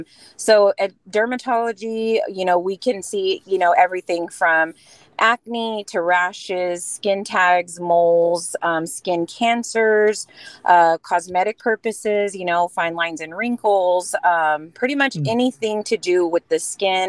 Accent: Sinton, Texas, United States; now in Corpus Christi, United States; I'm originally from Sinton area, and I've lived in Corpus now for the last 5 years, but South Texas, born and raised.

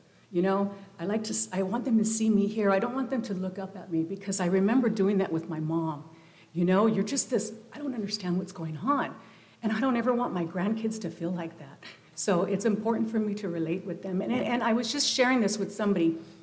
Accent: Los Angeles, California, United States; now in Pismo Beach, United States; I'm originally from Los Angeles and what I like to call the Mexican ghetto. Projects, it's near East LA. I grew up in the Hazard Projects, El Sereno, Lincoln Heights.

